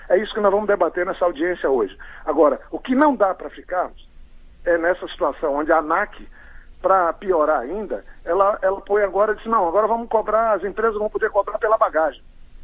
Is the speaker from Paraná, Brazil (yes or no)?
no; Acre, Brazil; não é porque eu sou do Acre